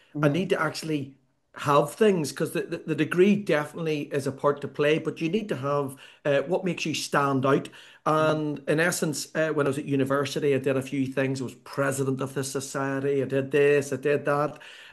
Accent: Ireland; accent: Irish; Hopefully, I will talk quite slow with my Irish accent because when I get excited, it goes a little bit quicker.

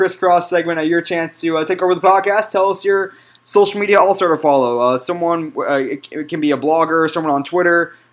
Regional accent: San Diego, California, United States; And how about down in San Diego? What's the best you've had so far down there in my hometown?

